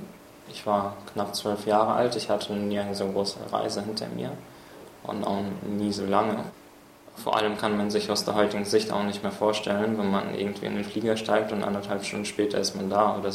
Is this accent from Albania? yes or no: no; Transnistria, Moldova; German is a second language; now in Germany; weil ich war in Moldawien auf einem Gymnasium, und zwar auf einem, ja im Prinzip war das wahrscheinlich mit das Beste, was zumindest Transnistrien, das ist eine Teilrepublik Moldawiens, damals anzubieten hatte.